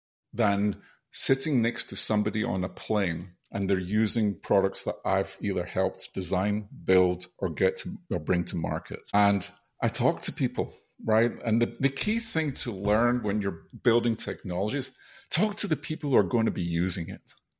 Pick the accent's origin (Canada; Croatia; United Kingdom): United Kingdom; Scotland; now in United States; I've lived in the US now longer than I lived in my home country of Scotland.